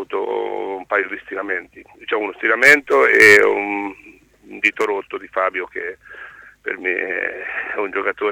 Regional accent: Ancona, Marche, Italy; essendo anconetano, puro sangue, non è che vengo da fuori, io sono nato nelle giovanili dell'Ancona

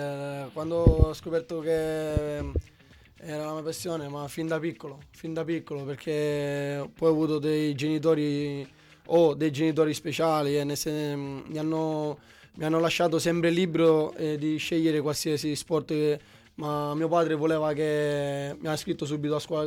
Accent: San Giovanni Galermo, Sicily, Italy; No, sono di San Giovanni Galermo.

